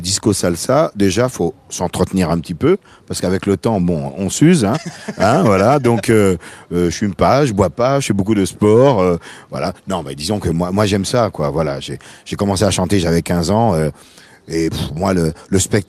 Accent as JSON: {"language": "French", "country": "Martinique", "tie": "born or raised there", "said": "on a toujours dit qu'on était un groupe, on est natif de la Martinique."}